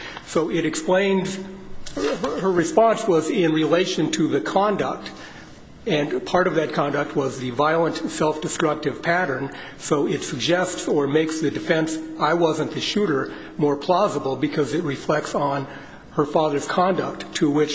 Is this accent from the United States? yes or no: yes; Helena, Montana, United States; I'm an attorney from Helena, Montana